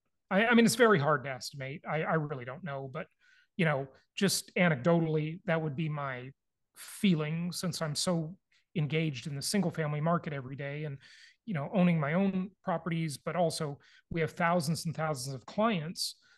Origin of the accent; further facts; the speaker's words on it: California, United States; and I'm from California where houses were, you know, put up with paper mache.